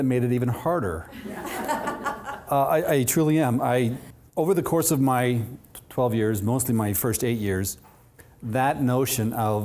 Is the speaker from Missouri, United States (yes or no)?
yes; Missouri, United States; I grew up in Missouri.